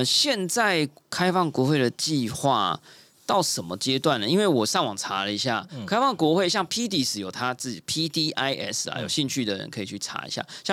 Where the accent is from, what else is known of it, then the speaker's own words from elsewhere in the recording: Taiwan; 对我们台湾整个台湾或者是我们台湾人有什么好处